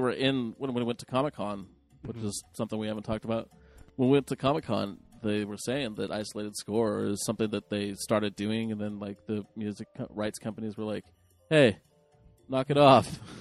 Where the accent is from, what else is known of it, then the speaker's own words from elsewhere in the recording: Buenos Aires, Argentina; I'm from Buenos Aires